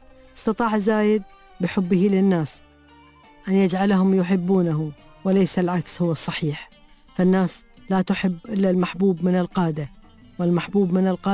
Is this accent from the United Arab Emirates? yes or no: yes; United Arab Emirates; نحن أبناء الإمارات